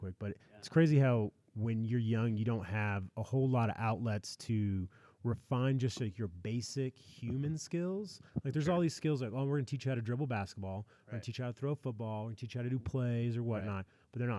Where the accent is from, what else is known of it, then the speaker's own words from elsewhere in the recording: Texas, United States; I'm originally from Texas, the great state of Texas.